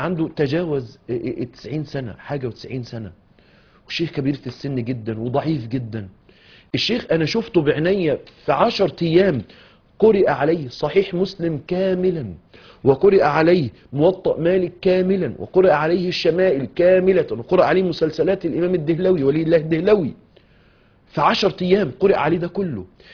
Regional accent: Mansoura, Dakahlia, Egypt; لما كنا دايما مع الشيخ زمان عندنا في المنصورة

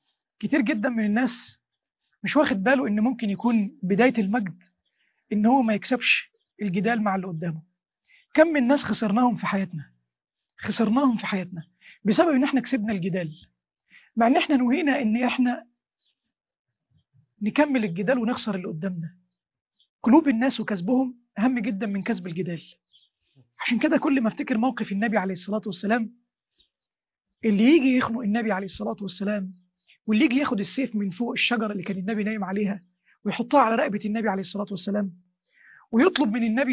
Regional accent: Egypt; أنا من مصر، أنا من بلد قارون ومن بلد فرعون

